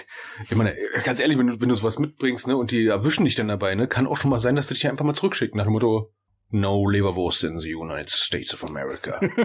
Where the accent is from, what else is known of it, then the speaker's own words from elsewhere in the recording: Berlin, Germany; wir sind Berliner, wir kennen keine Jäger.